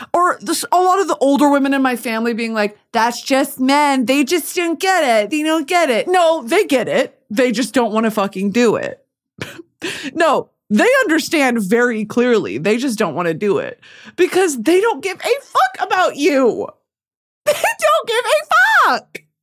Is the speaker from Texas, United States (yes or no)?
yes; Texas, United States; because y'all forget I'm from Texas.